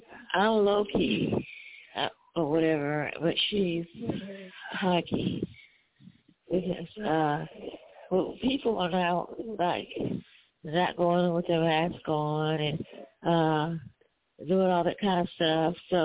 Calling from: Alabama, United States; calling from Alabama.

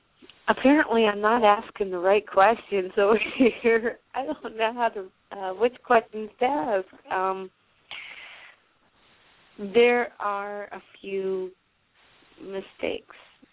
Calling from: Pennsylvania, United States; I'm calling from Pennsylvania.

